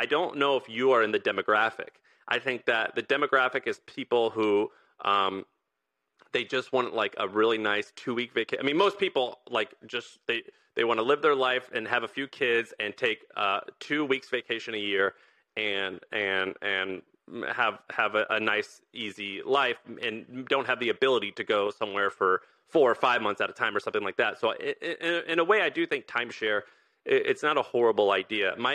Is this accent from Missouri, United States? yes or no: yes; Missouri, United States; I grew up in Missouri, okay?